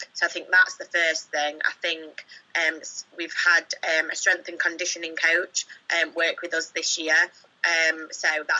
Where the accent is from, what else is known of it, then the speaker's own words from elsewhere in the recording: Scotland, United Kingdom; obviously being a Scottish athlete, I think the Commonwealth Games are extra important